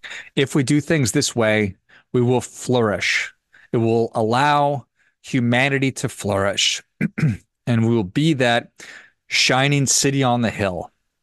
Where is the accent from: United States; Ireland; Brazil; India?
United States; born there; Because for me, I was born in the United States. And so I've never known anything other than the freedoms that we enjoy.